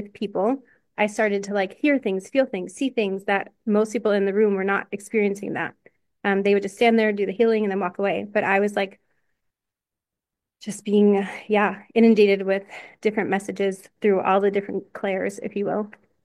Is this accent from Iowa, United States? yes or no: no; Philadelphia, Pennsylvania, United States; when I was living in my hometown in Philadelphia.